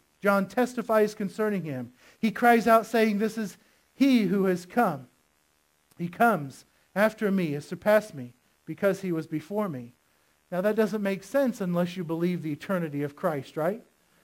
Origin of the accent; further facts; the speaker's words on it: Florida, United States; We're from Florida. You knew that. But in Florida, we have the beach